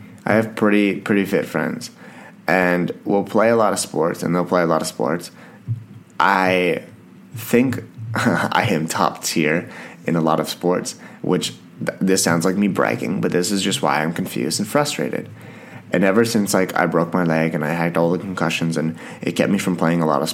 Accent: Canada; I'm Canadian, so we liked hockey.

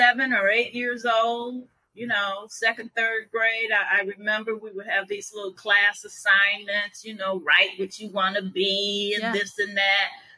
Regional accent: Chicago, Illinois, United States; accent: Southern accent; So I got that Southern accent too, right? Really. You know, let's be real. I grew up in Chicago, you know, graduated high school.

